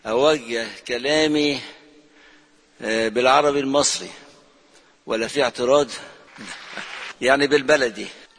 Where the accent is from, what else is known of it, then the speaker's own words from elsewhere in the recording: Lebanon; أنا لبناني ومصري وسوري الأصل، وبقالي 5 أيام خدت كمان جنسية تانية المجرية